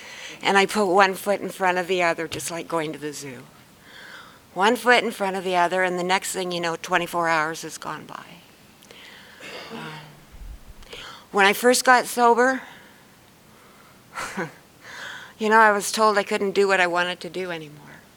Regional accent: Tustin, California, United States; from Tustin. Moved up here about 3 years ago

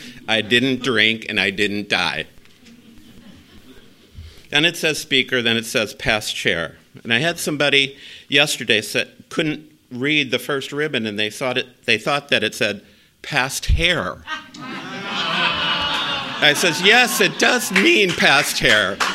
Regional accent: Chicago, Illinois, United States; So I grew up in Chicago in an alcoholic home.

